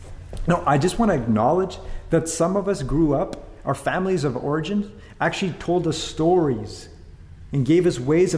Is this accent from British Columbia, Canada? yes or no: yes; Vancouver, British Columbia, Canada; I grew up in Vancouver, just off Commercial Drive, at a school with a good-sized population of Indigenous people